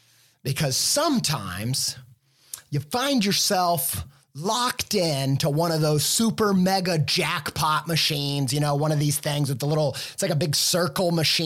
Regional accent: Midwest, United States; You know, I grew up in the Midwest, and that meant my childhood was all about one thing.

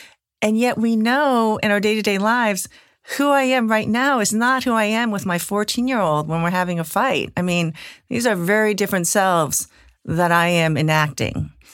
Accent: East Coast, United States; now in Berkeley, United States; Maybe because I come from the East Coast, got plopped down in Berkeley. It has been over 2 decades, so I'm over it now.

